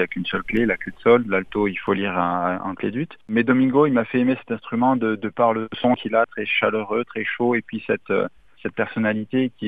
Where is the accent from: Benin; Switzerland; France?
France; Toulouse, Occitanie; Je suis né à Toulouse, vraiment, voilà. J'habitais à Saint-Orens, mais je suis né en face, à l'hôpital Lagrave, en face de l'auditorium Saint-Pierre-des-Cuisines.